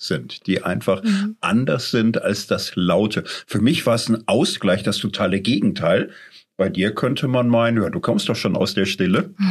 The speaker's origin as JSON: {"language": "German", "town": "Gelsenkirchen", "region": "North Rhine-Westphalia", "country": "Germany", "said": "Ich komme aus Gilsenkirchen, Großstadt, laut."}